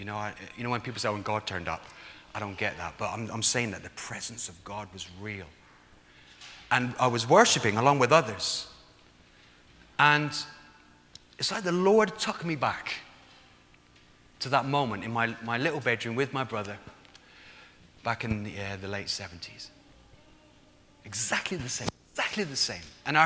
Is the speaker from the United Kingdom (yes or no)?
yes; Plymouth, South West England, United Kingdom; So when I was 7 years old, I lived with my mum and dad in Plymouth. You probably can't tell by my accent.